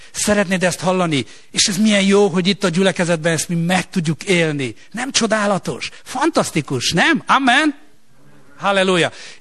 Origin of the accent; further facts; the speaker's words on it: Romania; Romániában, ahol fölnőttem, ott ez sokkal könnyebben megy, de már ott is kezd ez probléma lenni.